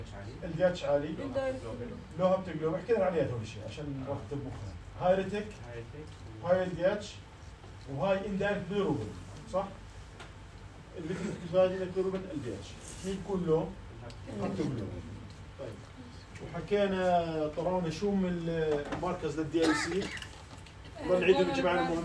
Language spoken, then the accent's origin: Arabic; Jordan; عادة بيجي من نورث يوروب إحنا من الأردن مش كثير منه